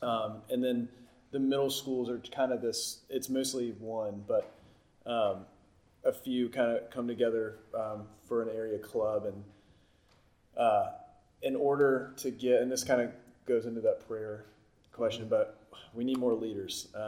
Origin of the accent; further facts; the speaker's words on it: Virginia, United States; I come from Southwest Virginia, part of the Bible Belt, where there's tons of people dying to line up at the door and serve at a Christian capacity.